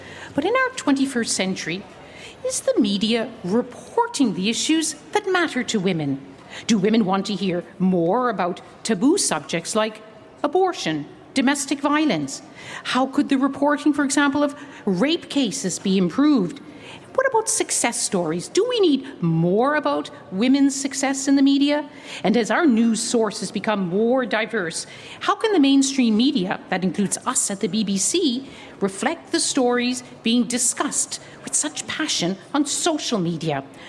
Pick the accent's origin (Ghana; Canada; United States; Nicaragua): Canada; I'm Canadian and I work in many parts of the world